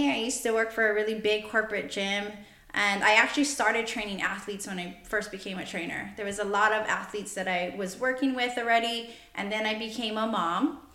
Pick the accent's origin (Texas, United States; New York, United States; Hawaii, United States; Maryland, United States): Hawaii, United States; moved away as an adult; now in Winters, United States; Well, I'm from Hawaii, so I'm born and raised in Hawaii, and I moved here about 9 years ago.